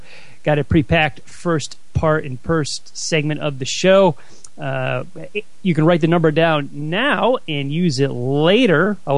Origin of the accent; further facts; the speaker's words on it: Connecticut, United States; The IMSA cars were up at Lime Rock Park in my home state in Connecticut.